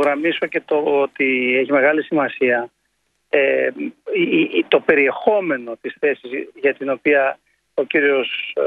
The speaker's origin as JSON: {"language": "Greek", "region": "South Aegean", "country": "Greece", "said": "Το λέμε στην Πάρο, στο χωριό μου"}